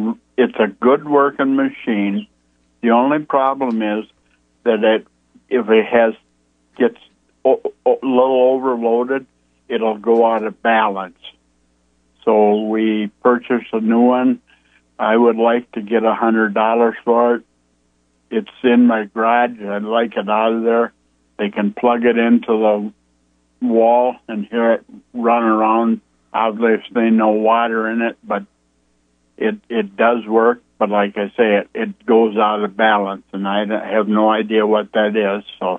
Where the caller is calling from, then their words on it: Wisconsin, United States; Between Portage and Montello and Partyville, I'm right in that area.